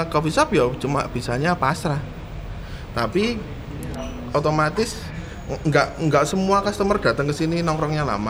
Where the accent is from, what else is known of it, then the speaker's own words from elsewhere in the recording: Java, Indonesia; Kalau salah satu keunikannya kita sebagai orang Jawa mungkin rapenake itu sih.